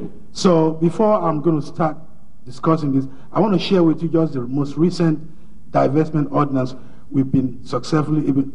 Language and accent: English; Nigeria; now in Oakland, United States; I am a Nigerian. I reside in Oakland, California. I've been here for quite a while.